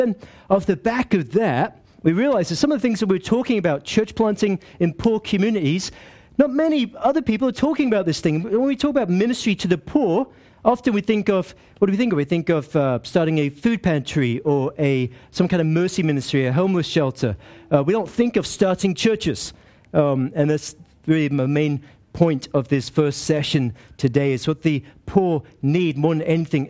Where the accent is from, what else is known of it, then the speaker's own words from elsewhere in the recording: Aberdeen, Scotland, United Kingdom; also born or lived in South East England; first 10 years of my life, grew up in southeast England, and then we moved up to Aberdeen, Scotland, lived there until I was 23, and then moved to Washington, D.C. to do an internship at Capitol Hill Baptist Church